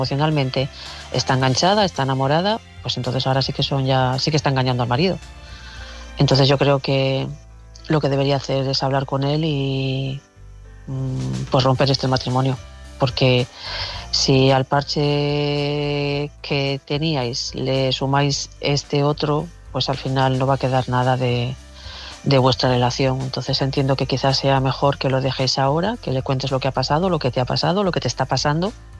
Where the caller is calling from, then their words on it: León, Castile and León, Spain; Hola a todos